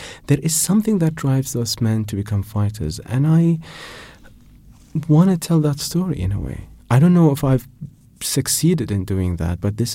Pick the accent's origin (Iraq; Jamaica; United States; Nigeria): Iraq; So I was Iraqi. I grew up in Iraq all my life. I'm Iraqi. I speak the language.